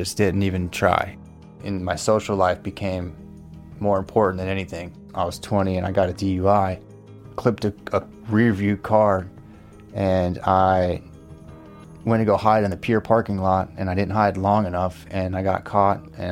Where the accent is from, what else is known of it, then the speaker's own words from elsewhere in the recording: Jacksonville Beach, Florida, United States; born and raised in Jacksonville Beach, Florida. I'm 27 years old.